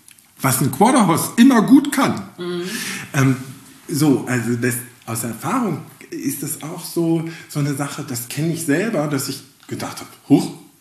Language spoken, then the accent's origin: German; Mecklenburg-Vorpommern, Germany; Wir sind Mecklenburger, wir reden nicht so viel.